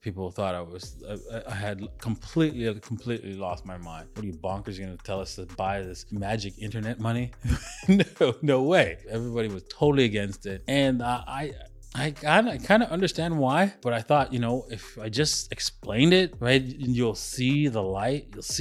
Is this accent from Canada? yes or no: yes; Canada; also born or lived in Trinidad; now in United Arab Emirates; Actually, I was raised in Canada, but I was born in Trinidad.